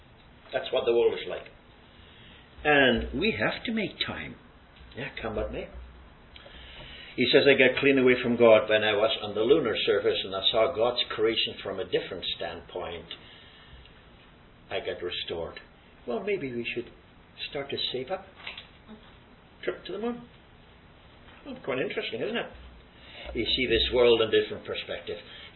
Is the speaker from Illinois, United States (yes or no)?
no; Colorado, United States; I couldn't see my home state, Colorado.